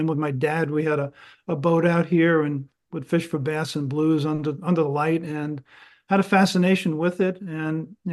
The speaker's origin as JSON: {"language": "English", "town": "Dix Hills", "region": "New York", "country": "United States", "tie": "born there", "said": "I was born up island in Dix Hills and started coming out to Montauk about 1968"}